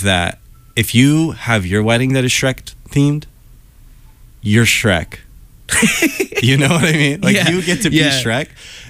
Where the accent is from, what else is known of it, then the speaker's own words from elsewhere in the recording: New Orleans, Louisiana, United States; First and foremost, your first cousin. I'm from New Orleans.